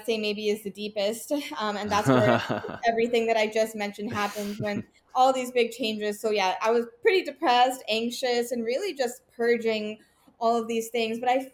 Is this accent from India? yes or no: no; Vancouver, British Columbia, Canada; also born or lived in Toronto; I mean, I was born in Toronto, moved to Vancouver as a child.